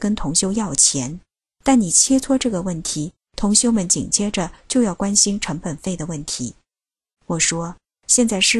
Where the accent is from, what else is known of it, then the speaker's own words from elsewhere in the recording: China; 因为对联是我们中国人的传统